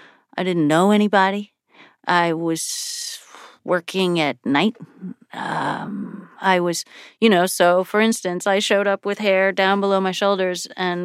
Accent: Buffalo, New York, United States; moved away as an adult; Oh, Buffalo. I came from Buffalo.

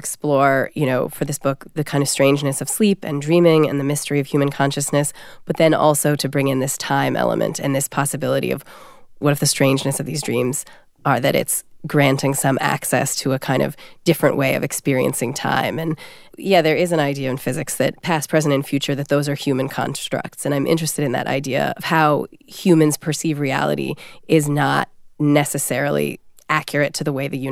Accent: California, United States; a part of a California childhood, which it was of mine.

